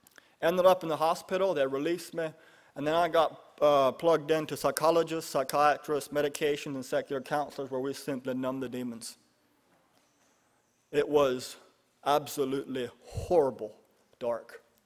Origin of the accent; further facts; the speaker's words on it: Pennsylvania, United States; I was born here in Lancaster County. I was Old Order Amish. I grew up about an hour and a half northwest of here in a fairly dysfunctional Amish family.